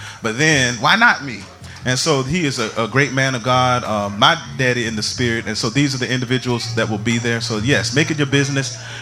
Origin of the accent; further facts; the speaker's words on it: Jacksonville, Florida, United States; my hometown is in Jacksonville, Florida, and I grew up in the west northwest quadrant, close to Durkinville, 10th Street, y'all.